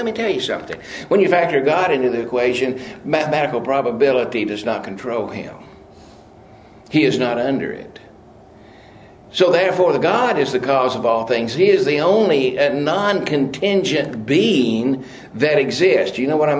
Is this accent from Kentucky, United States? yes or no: yes; Kentucky, United States; That's just the way I say it. I'm from Kentucky.